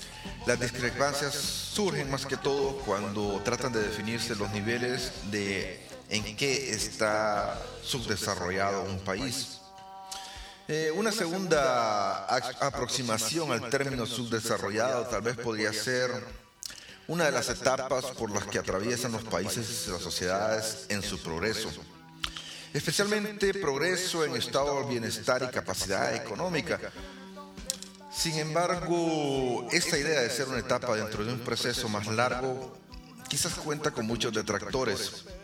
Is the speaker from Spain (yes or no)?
no; El Salvador; Y ustedes me dirán, ¿por qué en Guatemala si soy salvadoreño?